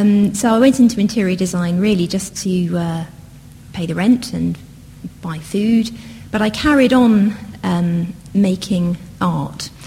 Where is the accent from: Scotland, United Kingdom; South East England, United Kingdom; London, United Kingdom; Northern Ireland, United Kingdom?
London, United Kingdom; born there; I was born in London. In fact, I was born almost literally at Hyde Park Corner. It's now the hospital where I was born, St George's, is now a very glamorous hotel.